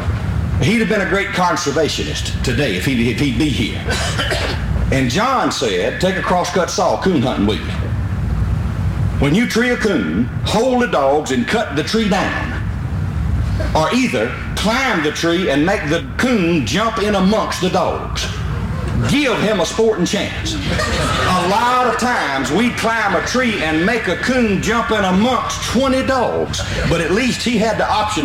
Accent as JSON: {"language": "English", "town": "Liberty", "region": "Mississippi", "country": "United States", "tie": "born or raised there", "said": "I come from Route 4, Liberty, Mississippi. Now, that's 12 miles west of Macomb, Mississippi, 65 miles due northeast of Baton Rouge, Louisiana, and 116 miles due north of New Orleans, Louisiana. It was there that I first saw the light of day out at Amite County"}